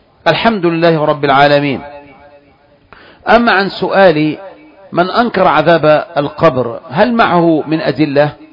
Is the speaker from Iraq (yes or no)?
no; Egypt; زدنا كمصريين التفت اللي بيرد